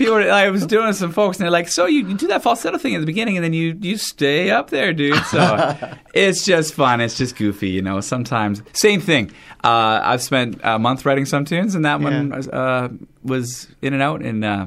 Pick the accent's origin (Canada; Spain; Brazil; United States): Canada; Burlington, Ontario; also born or lived in Meaford / Belgium; Yeah, Meaford is sort of my hometown. I mean, I lived all over the place as a kid. Grew up in Burlington. We moved to Belgium, where I lived for a number of years as a teenager